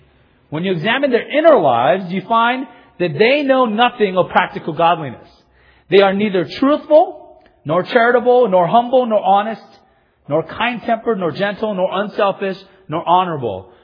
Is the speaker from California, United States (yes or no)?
yes; Gardena, California, United States; I'm not always comfortable going back to my hometown, you know, as Gardena.